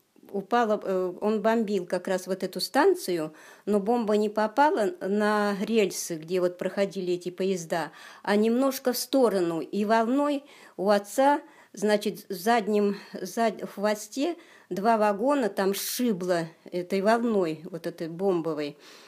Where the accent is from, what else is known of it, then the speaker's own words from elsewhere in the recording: Izbishchi, Vladimir Oblast, Russia; Я родилась в 1934 году, 18 сентября, в деревне Избищи Гусевского района Владимирской области.